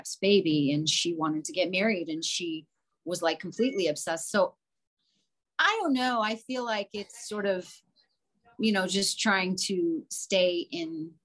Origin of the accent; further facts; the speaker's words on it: Florida, United States; now in Los Angeles, United States; I grew up in Florida, born and raised. So it's very different for me.